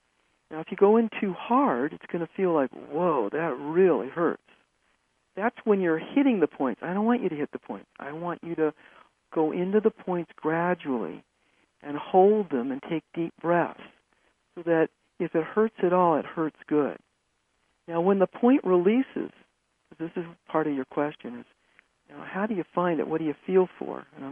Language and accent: English; Los Angeles, California, United States; I was born in Los Angeles, and I watched people, as I was growing up in this society, get more and more full of stress.